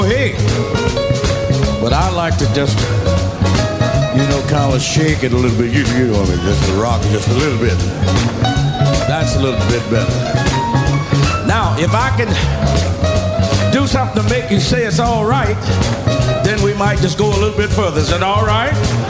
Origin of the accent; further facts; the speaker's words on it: Mississippi, United States; I'm from Mississippi. They taught me to work hard before I left home.